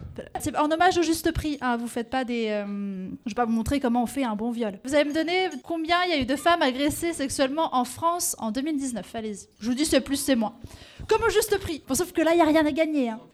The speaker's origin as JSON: {"language": "French", "country": "Switzerland", "said": "Puis parce que je suis suisse, donc chez nous, c'est légal."}